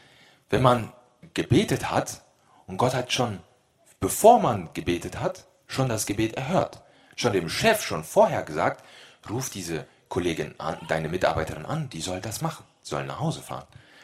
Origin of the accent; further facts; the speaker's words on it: North Rhine-Westphalia, Germany; ich komme so aus der Nähe von Köln